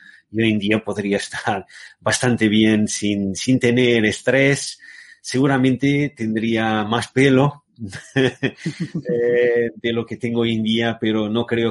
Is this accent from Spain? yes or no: no; Lisbon, Portugal; Spanish is a second language; Y yo soy portugués, en primer lugar, de Lisboa, pero tengo antepasados españoles. Mi abuelo materno era español, de Galicia, y mi abuela materna era nieta de catalanes.